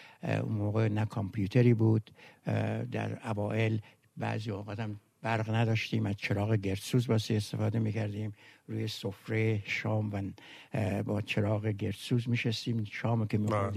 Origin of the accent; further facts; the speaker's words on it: Tehran, Tehran Province, Iran; also born or lived in Rasht; من در سال 1322 در شهرستان رشت به دنیا آمدم. تحصیلات ابتدایی و دبیرستانی و دانشگاهی رو در تهران گذراندم.